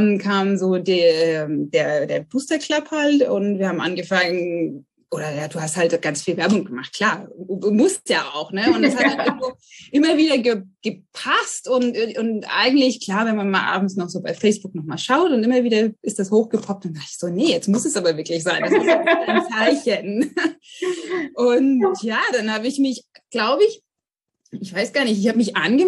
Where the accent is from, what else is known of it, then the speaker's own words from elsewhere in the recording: Saxony-Anhalt, Germany; moved away as an adult; now in England; ich bin 36 Jahre alt, komme original aus der Nähe von Magdeburg, also Deutschland, lebe aber inzwischen schon seit 15 Jahren jetzt in England, jetzt mit dem Studium hergekommen.